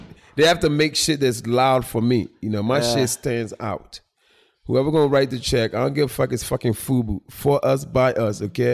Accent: Philadelphia, Pennsylvania, United States; I was raised in Philly, so I would drive to New York.

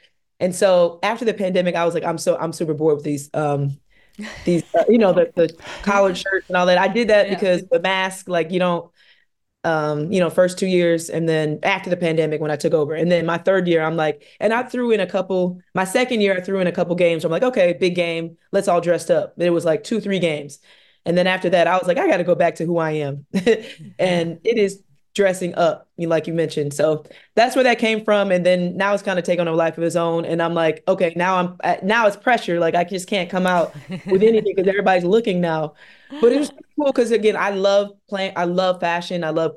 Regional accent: St. Louis, Missouri, United States; Winning national championship in my hometown, 2001, for sure.

